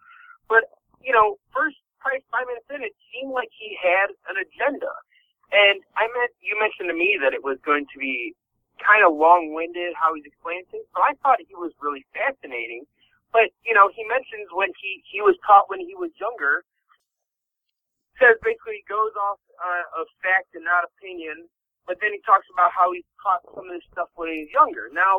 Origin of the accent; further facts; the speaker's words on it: Cleveland, Ohio, United States; I'm from Cleveland.